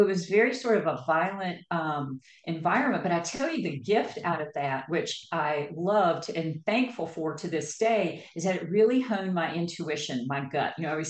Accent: the South, United States; Growing up in the South, I grew up in a family that had a lot of alcoholism.

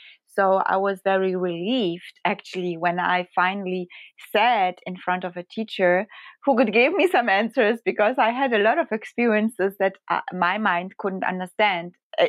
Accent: Germany; also born or lived in Poland; So yes, I am born in Poland, but I grew up in Germany, and I have received my education, all my education actually, basically in Germany.

